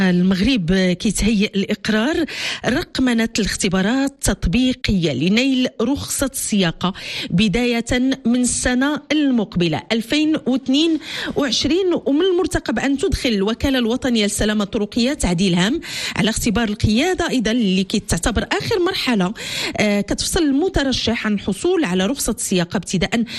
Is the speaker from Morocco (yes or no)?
yes; Morocco; وطبعا هادشي كامل صالحنا كمستهلكين كمغاربة.